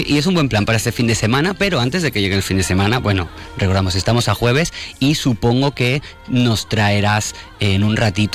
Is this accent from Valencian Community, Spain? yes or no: yes; Valencian Community, Spain; yo tiro también pa mi tierra y me subo a la Safor.